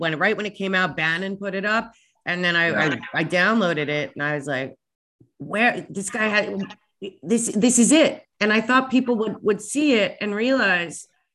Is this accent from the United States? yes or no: yes; United States; We grew up in America